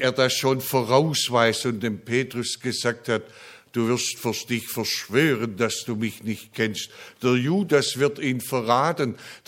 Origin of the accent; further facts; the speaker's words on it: Germany; Für uns als Deutsche ist das zuerst eine Glaubensprüfung.